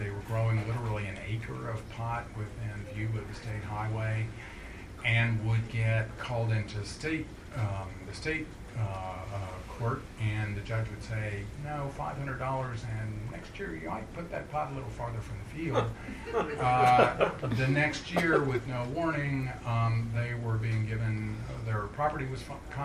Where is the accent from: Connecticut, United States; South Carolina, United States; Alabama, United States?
Connecticut, United States; New Haven; that is what brought the doctor to my hometown in New Haven.